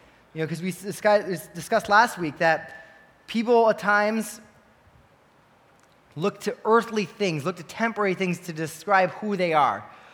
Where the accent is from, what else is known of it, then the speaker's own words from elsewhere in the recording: Canada; or me, I'm Canadian